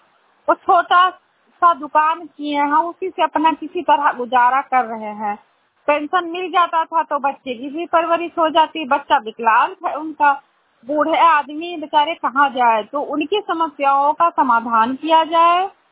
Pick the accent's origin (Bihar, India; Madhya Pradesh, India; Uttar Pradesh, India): Uttar Pradesh, India; Visheshwarganj; मैं ब्लॉक विशेषरगंज से हूँ।